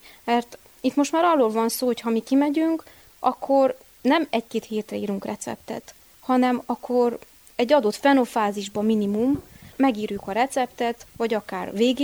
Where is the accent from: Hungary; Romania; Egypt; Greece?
Romania; Transylvania; Ugye mi magyar vidékről megyünk, román vidékekre, magyar emberek vagyunk, eleinte én sem beszéltem, kimondottan helyesen a román nyelvet